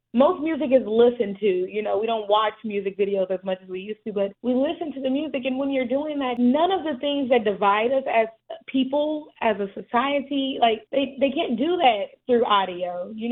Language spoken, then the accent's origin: English; Kansas City, Missouri, United States; moved away as an adult; now in Illinois, United States; I was raised in Kansas City and then moved to Illinois, where I was able to start teaching.